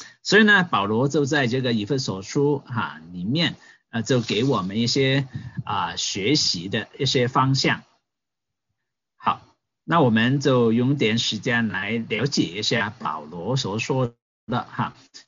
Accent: Hong Kong; 我们从香港来的

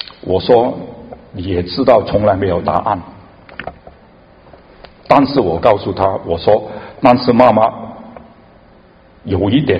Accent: Hong Kong; 我原籍我是在香港出生长大，但是我的父母不是在香港的出生长大的，我父母是来自中国，其实大部分的香港都是来自中国啊。我们是海南人，大家听过海南吧？

